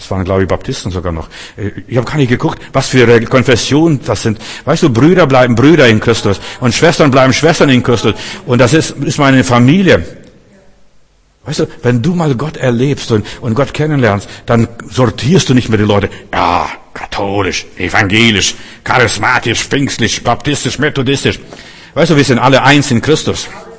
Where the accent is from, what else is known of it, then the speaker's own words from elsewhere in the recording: Russia; moved away; ich komme ja aus Russland, Sowjetunion.